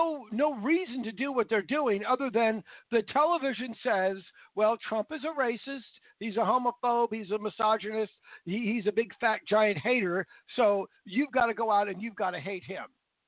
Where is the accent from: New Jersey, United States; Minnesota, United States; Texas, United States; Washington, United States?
Washington, United States; Vancouver; I come from Vancouver, Washington, right directly across the river from Portland State.